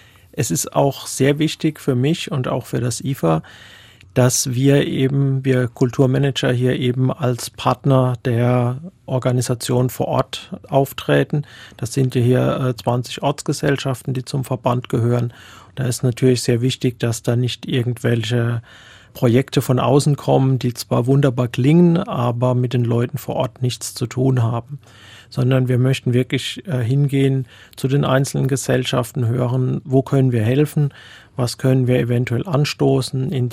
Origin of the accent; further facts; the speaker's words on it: Speyer, Rhineland-Palatinate, Germany; Ja, ich komme ursprünglich aus Speyer am Rhein, wie man auch an meinem Slang etwas hören kann. Ich habe in Freiburg im Breisgau Geschichte studiert, Politik und Soziologie ein wenig.